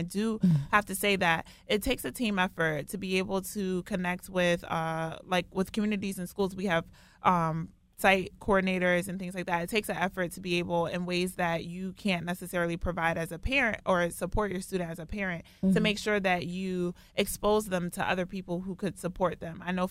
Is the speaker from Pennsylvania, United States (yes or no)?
yes; Philadelphia, Pennsylvania, United States; growing up in Philly, I just drove through Delaware, never really spent a lot of time there. But now since living and working there